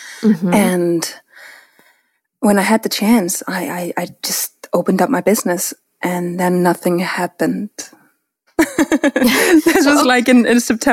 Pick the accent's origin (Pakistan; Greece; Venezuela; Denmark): Denmark; English is a second language; moved away as an adult; now in Connecticut, United States; Oh, no. I'm born and raised in Denmark.